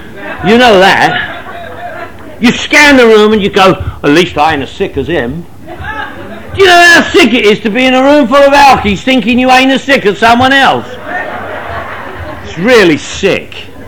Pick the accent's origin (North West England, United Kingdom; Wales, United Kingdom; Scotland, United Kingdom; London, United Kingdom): London, United Kingdom; Everybody where I came from drank. I'm from Northwest London.